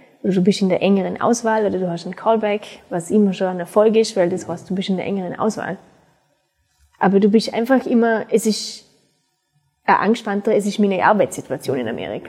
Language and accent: German; Vorarlberg, Austria; ich bin eine sehr stolze Österreicherin.